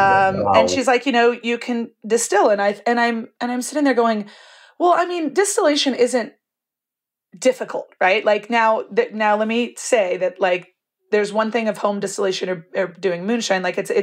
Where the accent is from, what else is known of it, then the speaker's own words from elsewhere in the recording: Napa, California, United States; And I grew up in Napa and I wanted to be a winemaker, and I've worked at wineries.